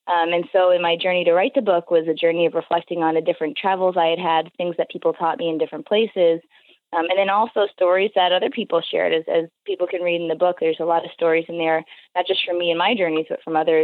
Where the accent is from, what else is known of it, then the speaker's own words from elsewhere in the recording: United States; Yeah, I'm American